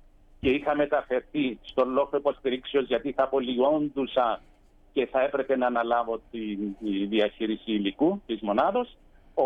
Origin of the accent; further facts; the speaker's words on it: Cyprus; Ήμουν εγώ αξιωματικός ασφάλειας ΓΕΦ για ευνόητους λόγους, ως Κύπριος αξιωματικός.